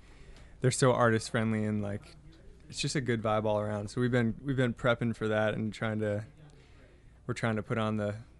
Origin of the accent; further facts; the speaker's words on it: Chicago, Illinois, United States; now in Nashville, United States; I grew up in Chicago